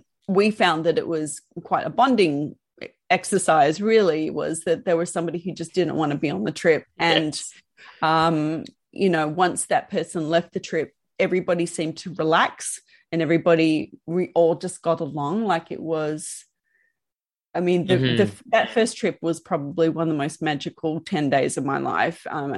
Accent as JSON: {"language": "English", "town": "Sydney", "region": "New South Wales", "country": "Australia", "said": "he's an American boy. I was a girl from Sydney."}